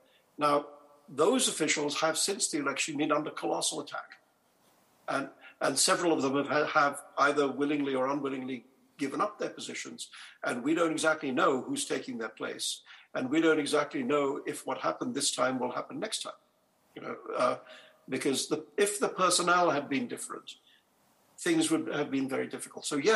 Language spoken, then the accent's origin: English; India; I think it comes from growing up in India.